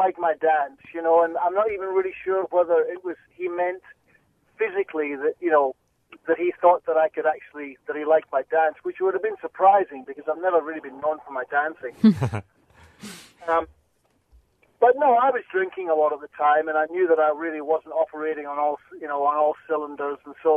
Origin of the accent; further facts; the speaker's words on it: Scotland, United Kingdom; I think it comes from just being Scottish.